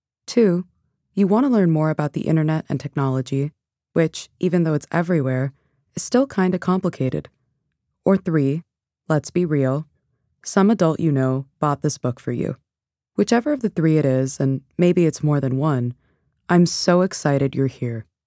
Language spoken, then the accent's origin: English; Arlington Heights, Illinois, United States; I'm originally from Illinois. I was born in Arlington Heights, which is a city in the suburbs of Chicago.